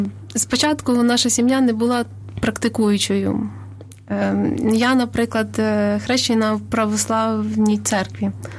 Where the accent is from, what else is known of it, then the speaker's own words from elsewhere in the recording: Ruzhyn, Zhytomyr Oblast, Ukraine; now in Kyiv, Ukraine; Насправді, я вже 9-й рік проживаю в Києві. Сама родом з Житомирської області, містечко Ружин.